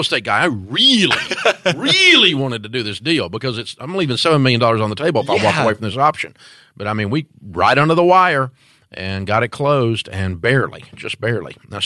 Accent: Antioch, Tennessee, United States; You know, and to me, I'm from Antioch, Tennessee. That's like a lot of money, you know

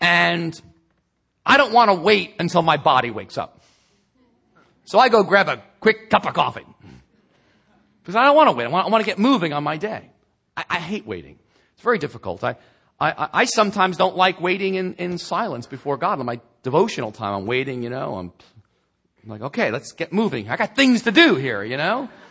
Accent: New York, United States; I used to think that we were the only ones in a hurry because we're from New York

